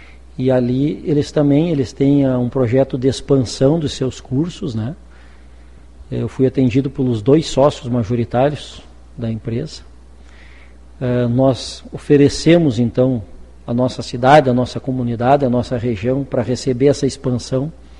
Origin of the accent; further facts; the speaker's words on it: Palmeiras, Rio Grande do Sul, Brazil; nós somos de Palmeiras